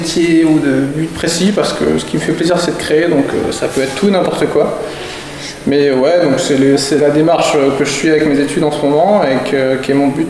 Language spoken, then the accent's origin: French; Alençon, Normandy, France; alençonnais, hein, j'ai toujours vécu ici. J'ai 21 ans, donc je suis étudiant en master.